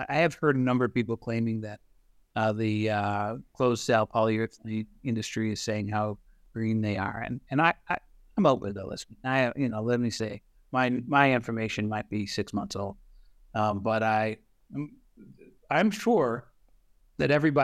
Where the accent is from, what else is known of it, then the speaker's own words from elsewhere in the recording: New York, United States; I grew up in Western New York